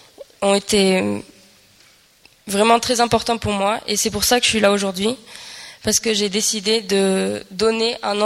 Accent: France; j'ai 18 ans et je suis française.

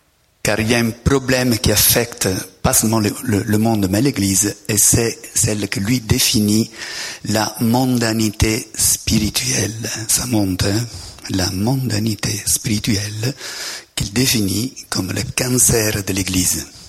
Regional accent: Italy; French is a second language; now in France; Je suis italien, mais ça fait 20 ans que je suis en France. Donc, l'accent, malgré tout, reste le même.

